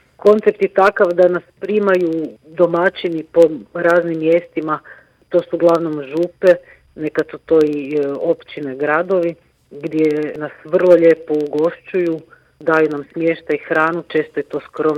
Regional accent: Croatia; kao hodočasnici, kao Hrvati, okupimo i tu svoju domovinu

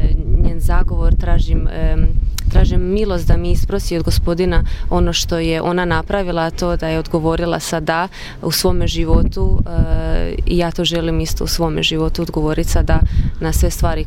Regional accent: Osijek, Osijek-Baranja County, Croatia; now in Međugorje, Bosnia and Herzegovina; dolazim iz Osijeka, imam 33 godine

